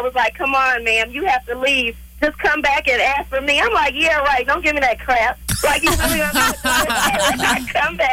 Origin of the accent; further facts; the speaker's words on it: Michigan, United States; Well, I'm from Michigan, and I was at a club in Detroit one year